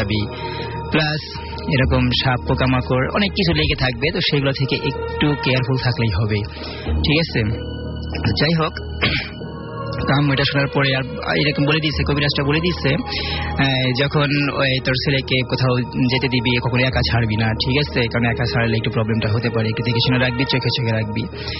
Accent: Sirajganj, Rajshahi Division, Bangladesh; now in Dhaka, Bangladesh; আমি আসছি মিরপুর 2 নম্বর থেকে, আমার হোম টাউন সিরাজগঞ্জ।

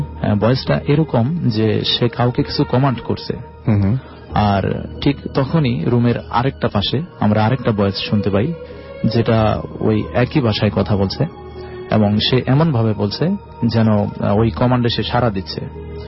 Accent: Madhupur, Dhaka Division, Bangladesh; আমি এসেছি টাঙ্গাইল মধুপুর থেকে

